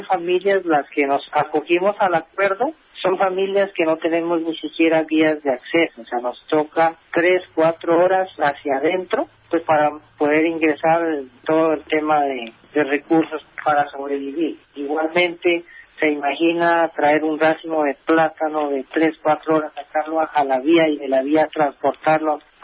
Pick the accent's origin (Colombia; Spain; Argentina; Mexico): Colombia; nosotros somos colombianos, somos campesinos